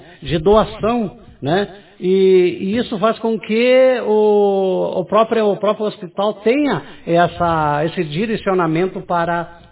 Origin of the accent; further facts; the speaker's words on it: Machadinho, Rio Grande do Sul, Brazil; Que eu não sou daqui, eu sou de Machadinho, né? Eu sou estrangeiro em Iraí, como se diz, né?